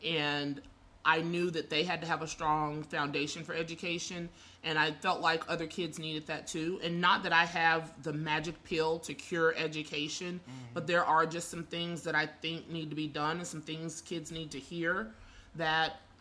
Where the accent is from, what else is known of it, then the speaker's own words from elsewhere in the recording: Louisiana, United States; And because I grew up in Louisiana, school's not really a thing for anybody, but school was my thing.